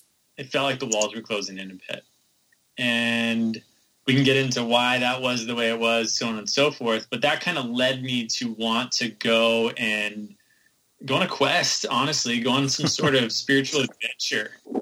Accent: Michigan, United States; born there; now in Los Angeles, United States; Born in Michigan.

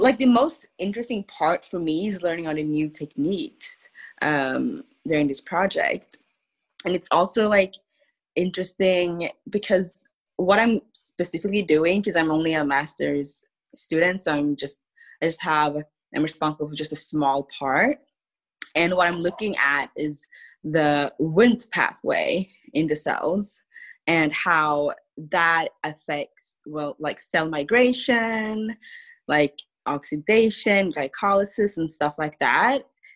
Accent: Stockholm, Stockholm County, Sweden; English is a second language; I am from Stockholm, Sweden

